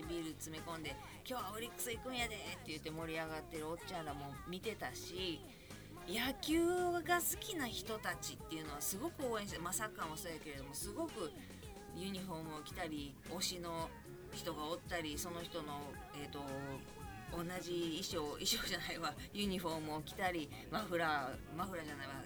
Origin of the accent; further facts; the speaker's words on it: Kobe, Hyogo, Japan; 私は神戸の人として